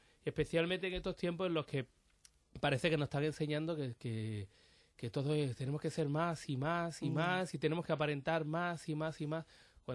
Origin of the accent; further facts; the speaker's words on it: Málaga, Andalusia, Spain; yo soy de Málaga